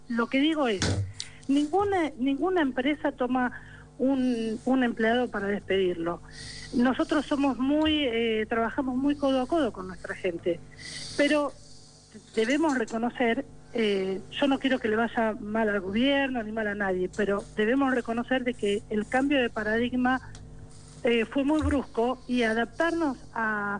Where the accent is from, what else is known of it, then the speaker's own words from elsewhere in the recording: Luján, Buenos Aires Province, Argentina; porque nosotros somos nativos de Luján, vivimos en Luján